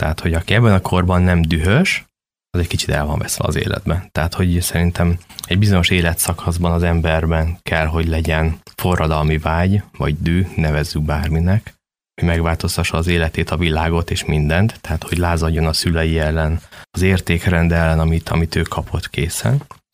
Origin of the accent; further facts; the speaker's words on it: Százhalombatta, Pest, Hungary; én egy vidéki ipari városban nőttem fel, a regény szereplője is ott él. Tehát Százhalombattán, ami hát egy rendes ipari város, van hőerőmű, van kőolajipari vállalat